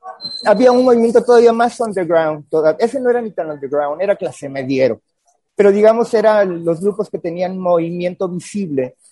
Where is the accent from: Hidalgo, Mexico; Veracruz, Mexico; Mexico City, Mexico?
Mexico City, Mexico; also born or lived in New York; now in Guadalajara, Mexico; Mira, soy chilango. Yo llego a Guadalajara en 1980. Simbólicamente marca mi inicio de gentilización tapatía a partir del enero de 1980.